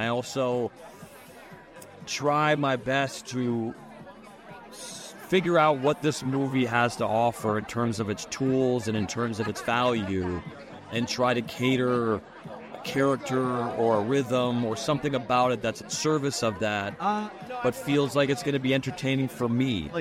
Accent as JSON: {"language": "English", "country": "Canada", "said": "For me, I'm a Canadian."}